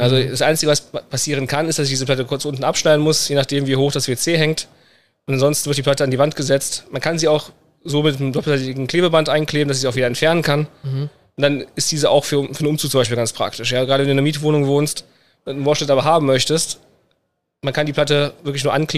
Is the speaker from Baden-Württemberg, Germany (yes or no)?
no; Düsseldorf, North Rhine-Westphalia, Germany; also ich bin Düsseldorfer, der zieht von Düsseldorf nach Wuppertal